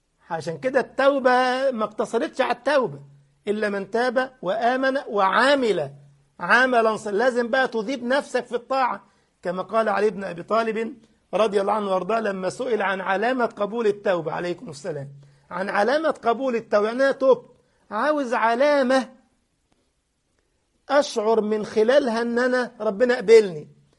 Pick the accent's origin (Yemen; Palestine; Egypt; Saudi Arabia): Egypt; ففي بعض الناس يعني يقول لك عندنا في مصر يقول لك دماغه مريحاه